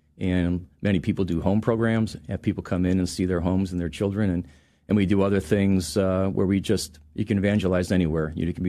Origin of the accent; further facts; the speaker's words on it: Cleveland, Ohio, United States; I was raised, the closest Protestant church to our house growing up in Cleveland was a Presbyterian church